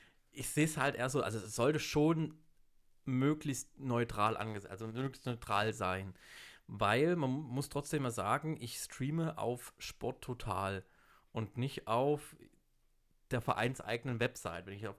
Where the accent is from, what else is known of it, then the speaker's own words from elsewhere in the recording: Thuringia, Germany; ich spreche jetzt ja auch kein perfektes Hochdeutsch, aber selbst für mich als Thüringer ist das manchmal schwierig